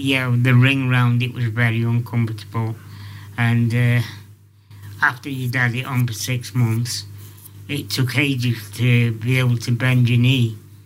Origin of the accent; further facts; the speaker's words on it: Scotland, United Kingdom; born there; where I was born in Scotland, in Ayrshire, 1961.